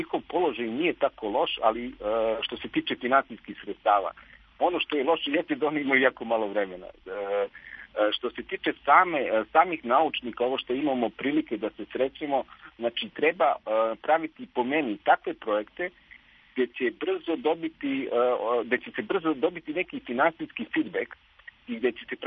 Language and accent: Serbian; Kraljevo, Raška District, Serbia; ja sam rodom iz Kraljeva